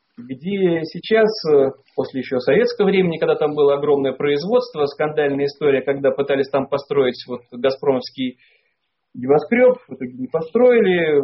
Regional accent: Saint Petersburg, Russia; печальную историю, связанную с моим родным городом, с Петербургом, а мы ведем вещание как раз из Петербурга.

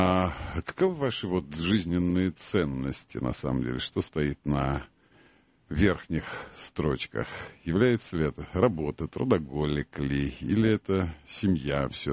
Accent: Moscow, Russia; born there; Я родился уже в Москве, да, я родился при МГУ.

